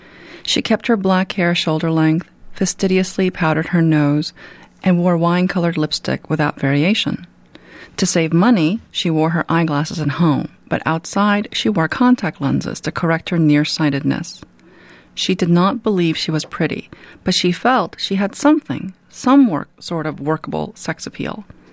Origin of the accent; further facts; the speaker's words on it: Queens, New York, United States; was 7 and a half when I came to the country with my sisters. I'm the middle of three girls. We grew up in Elmhurst, Queens, just like the character